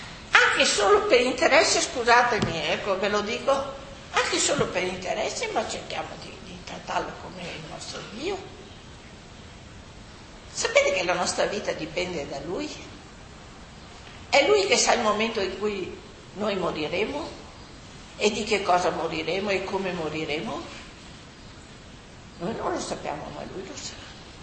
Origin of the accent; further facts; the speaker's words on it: Milan, Lombardy, Italy; born there; also born or lived in Fano; Io sono nata a Milano, perciò mi sento lombarda, no? Anche se sono vissuta poi a Fano.